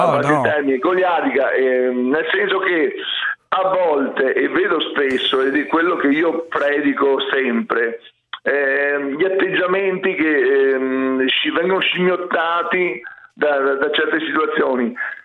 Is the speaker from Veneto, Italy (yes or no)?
yes; Venice, Veneto, Italy; non sono neanche di Tre Porti, sono di Sant'Erasmo, un'isola adiacente che fa parte di Venezia.